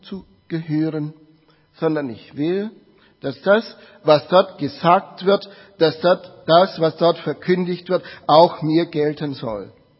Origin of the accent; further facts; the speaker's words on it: Nuremberg, Bavaria, Germany; Ich wurde eingesegnet in meiner Heimatgemeinde Nürnberg-Paulus.